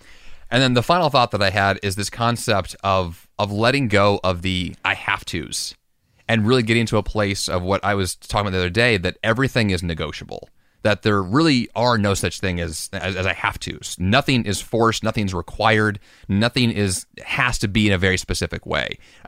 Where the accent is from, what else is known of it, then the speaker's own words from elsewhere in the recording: Missouri, United States; we grew up with in Missouri back when we were kids